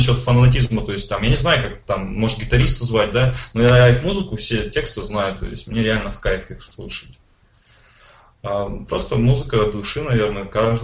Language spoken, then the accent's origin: Russian; Udmurtia, Russia; accent: Udmurt; будет, наверное, весело послушать мой удмуртский акцент.